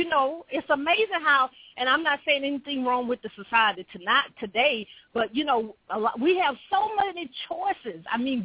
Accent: Alabama, United States; I'm a Southern belle. I was born and raised in Alabama.

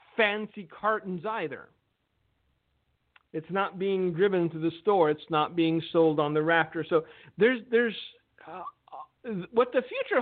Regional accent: Romania; English is a second language; in my early years, I grew up in a communist country. I grew up in Romania

